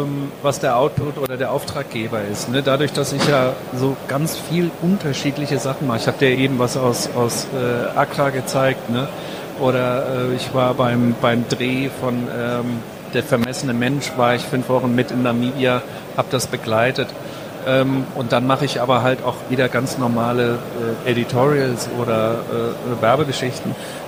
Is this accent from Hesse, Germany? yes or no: yes; Frankfurt, Hesse, Germany; Ich komme ja ehemals aus Frankfurt.